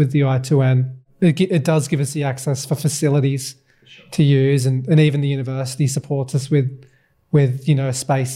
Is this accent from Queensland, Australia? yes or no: no; Armidale, New South Wales, Australia; now in Newcastle, Australia; I'm from Armidale originally.